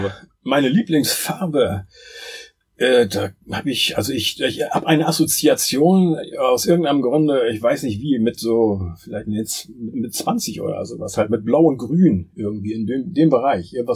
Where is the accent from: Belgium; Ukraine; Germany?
Germany; Bremen; now in Berlin, Germany; meine Familie wohnt seitdem dann in Bremen halt und ich bin dann von Bremen aus zum Studium nach Berlin gegangen.